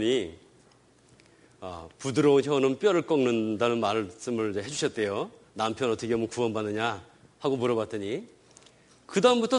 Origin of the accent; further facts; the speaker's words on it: Cheorwon, Gangwon, South Korea; 전 강원도 철원이라서 그런지 이북 그 지역이라서 그런지 구호품이 많았습니다.